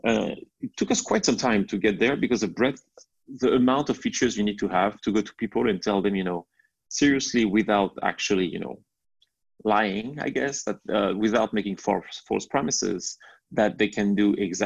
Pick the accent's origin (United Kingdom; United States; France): France; English is a second language; moved away; I'm originally from France, I grew up in France, went to college in France, and then I actually moved quite a bit.